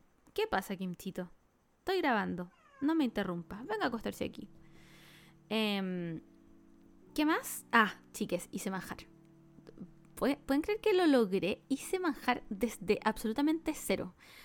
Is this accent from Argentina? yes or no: no; Chile; now in South Korea; solo éramos 3 chilenos siendo chilenos en Corea.